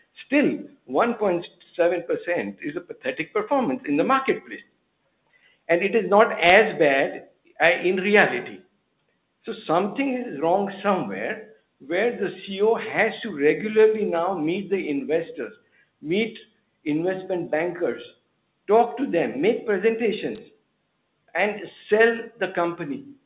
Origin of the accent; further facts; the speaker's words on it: Singapore; I come from Singapore, and I have been an investor